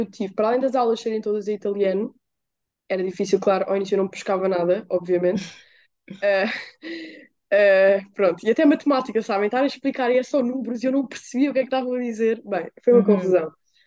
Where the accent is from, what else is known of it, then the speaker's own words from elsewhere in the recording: Portugal; moved away as an adult; eu venho de Portugal, em que eu tenho uma liberdade imensa e tudo, mas cheguei lá a saber, ok, eu continuo a ter 18 anos, continuo a estar a viver fora